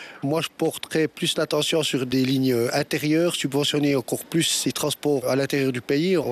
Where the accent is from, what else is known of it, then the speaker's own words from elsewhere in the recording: Neuchâtel, Switzerland; typiquement chez nous à Neuchâtel, la ligne de Châtel-La Chaux-de-Fonds